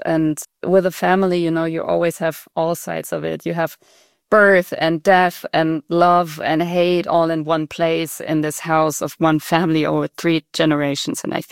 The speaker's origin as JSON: {"language": "English", "region": "Baden-Württemberg", "country": "Germany", "tie": "born or raised there", "said": "Well, so I grew up in the Black Forest, and I mean, as a child, it was also a magical place because you could play in the forest for hours and hours"}